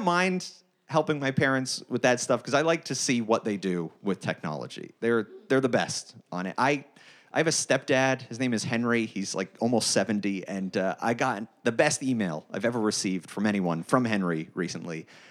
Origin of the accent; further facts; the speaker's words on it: Canada; now in Los Angeles, United States; I live here in Los Angeles now, but I'm from Canada.